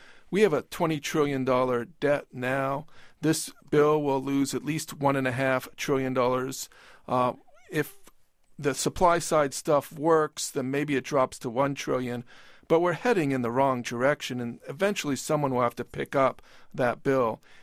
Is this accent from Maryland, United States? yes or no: yes; Maryland, United States; Yes, in my home state of Maryland, I keep an eye on this provision.